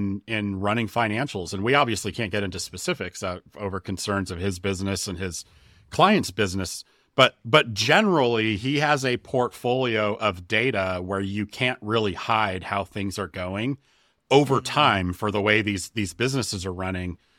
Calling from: Coppell, Texas, United States; Coppell, Texas.

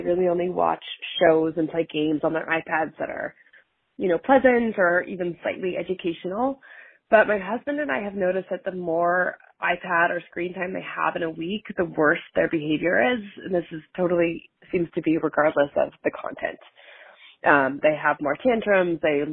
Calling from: Washington, District of Columbia, United States; and I'm calling from Washington, D.C.

